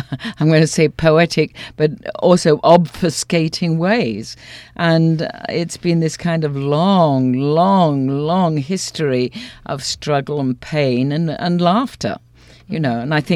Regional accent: England, United Kingdom; because I'm English.

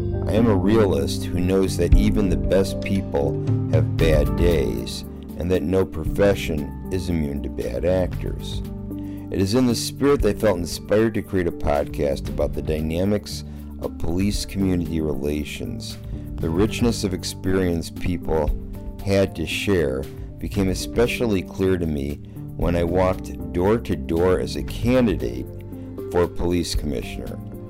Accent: Detroit, Michigan, United States; I was born and raised in Detroit and have been a resident of the Morningside community in the 4224 for 15 years.

